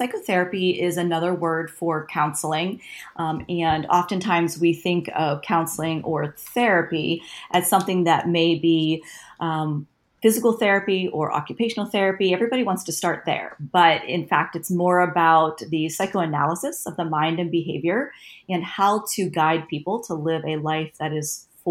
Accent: Saxonburg, Pennsylvania, United States; I grew up in a very small town called Saxonburg. It is just north of Pittsburgh in Pennsylvania.

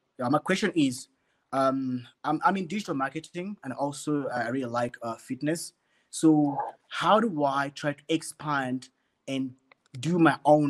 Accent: Uganda; I grew up in Uganda and I finished my varsity

